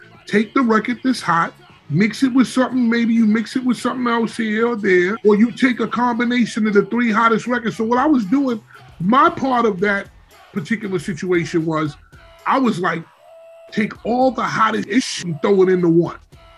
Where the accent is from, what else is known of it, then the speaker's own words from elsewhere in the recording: Harlem, New York, United States; because I'm from Harlem, I wound up being in the … system through my mentor